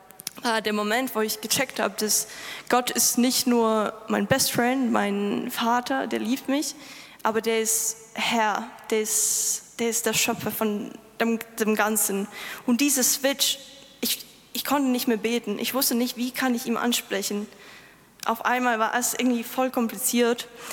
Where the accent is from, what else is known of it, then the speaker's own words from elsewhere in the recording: Vilnius, Vilnius County, Lithuania; German is a second language; now in Ulm, Germany; Ich komme aus Litauen. Wer weiß, wo Litauen ist? Bitte, komm. Ja, perfekt. Ich komme von der Hauptstadt Vilnius.